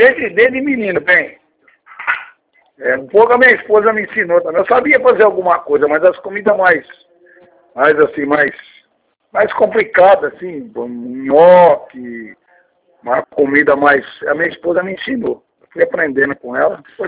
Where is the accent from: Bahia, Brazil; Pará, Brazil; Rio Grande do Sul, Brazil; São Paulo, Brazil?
São Paulo, Brazil; Taquaritinga; É, eu sou da região de Ribeirão, eu sou de Taquaritinga.